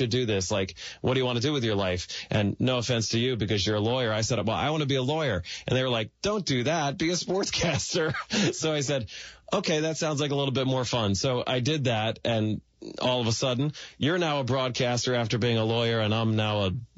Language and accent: English; Neptune City, New Jersey, United States; I was born in Neptune, New Jersey, and raised in Neptune City, a little town down the hill from there, closer to the beach.